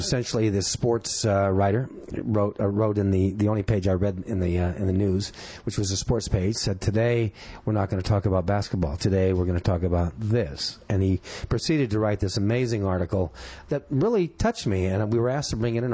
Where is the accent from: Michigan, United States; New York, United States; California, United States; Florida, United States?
California, United States; Los Angeles; And basically, I grew up in Los Angeles, went to Washington High School